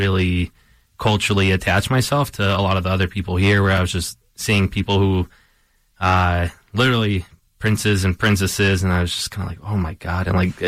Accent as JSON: {"language": "English", "town": "Chicago", "region": "Illinois", "country": "United States", "tie": "born or raised there", "said": "I'm originally from Southwest Side Chicago. I grew up painting there and just, like, seeing, like, graffiti everywhere I was from, because the neighborhood I'm from is Pilsen, and it's just, like, this very historic Chicano community"}